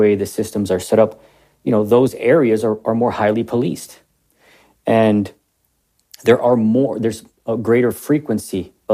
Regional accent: Tucson, Arizona, United States; I grew up here in Tucson. You know, went to Menlo Park Elementary, Utterback Middle School, Tucson High School

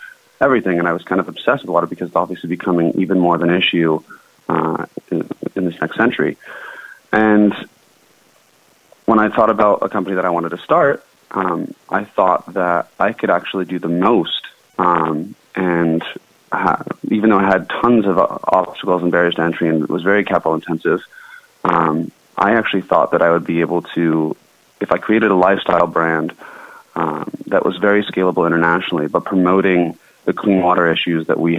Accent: Santa Barbara, California, United States; also born or lived in Haleiwa, United States; I actually was born and raised in Santa Barbara, but also spent my summers and winters on the north shore of Oahu in Haleiwa. And so very blessed to grow up in both those places.

